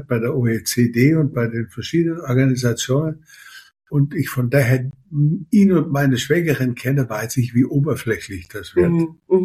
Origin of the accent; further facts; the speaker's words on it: Bavaria, Germany; born there; obwohl ich gebürtiger Unterfranke bin